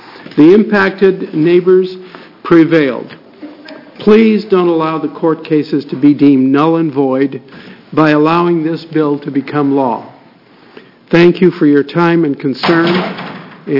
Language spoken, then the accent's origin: English; Sublimity, Oregon, United States; I come from the Sublimity area